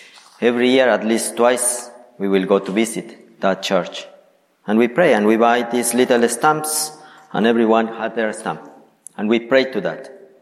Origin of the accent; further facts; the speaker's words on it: Ecuador; moved away as an adult; As I mentioned earlier, I am from Ecuador. Was born there. I lived there until the age of 23.